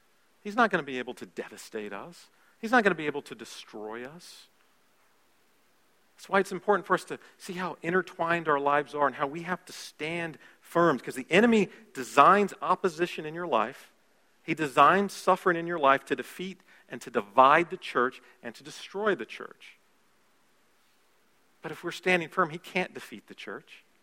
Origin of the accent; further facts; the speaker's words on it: Florida, United States; I'm from the South, although someone this morning told me I'm not really from the South. Panhandle of Florida, Southern.